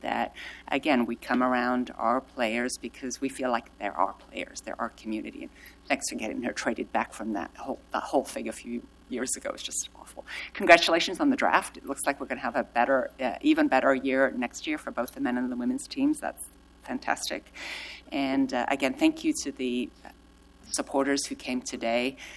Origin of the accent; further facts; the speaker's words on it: England, United Kingdom; now in United States; I grew up watching football in England and went to games in Europe and such